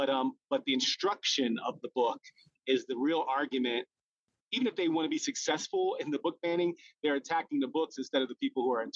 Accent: New Jersey, United States; So I grew up in the Philadelphia area, just outside of... just in South Jersey, just outside of Philadelphia.

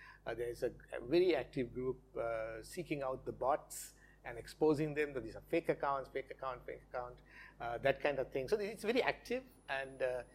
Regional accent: Kandy, Central Province, Sri Lanka; we had anti-Muslim riots in Kandy, the central hills of Kandy, my hometown.

